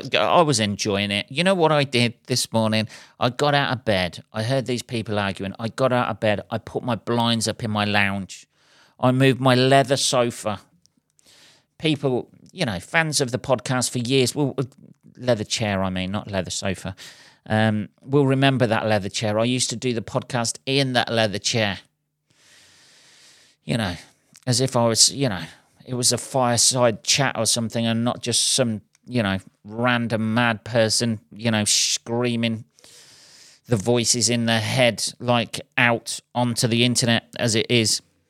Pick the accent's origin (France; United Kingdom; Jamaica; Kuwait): United Kingdom; England; you could throw a dart anywhere in the world as an English person, go there and go, ah, what the fuck?